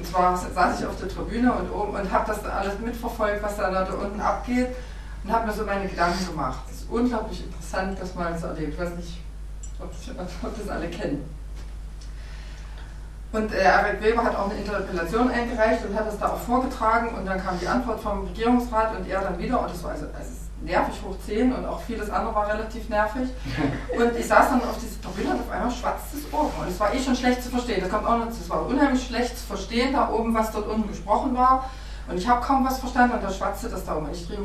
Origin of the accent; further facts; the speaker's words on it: Germany; Ja, ich komme auch aus der DDR.